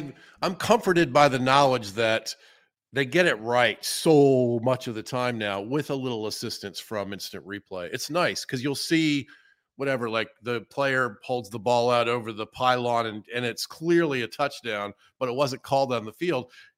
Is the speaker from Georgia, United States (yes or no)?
yes; Georgia, United States; It's funny because I'm from Georgia.